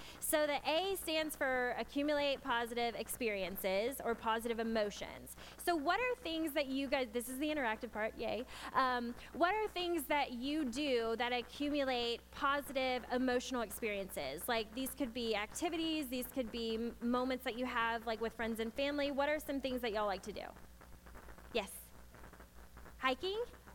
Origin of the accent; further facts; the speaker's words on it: Hawaii, United States; So like I am from Hawaii, and so coming back, I don't really play it that much.